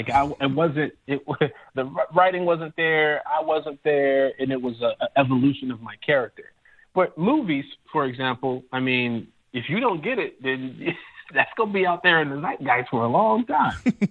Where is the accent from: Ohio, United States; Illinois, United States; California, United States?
Illinois, United States; Chicago; A few All-Star games, but I'm from Chicago, so I got a chance to go to the one in Chicago this past year.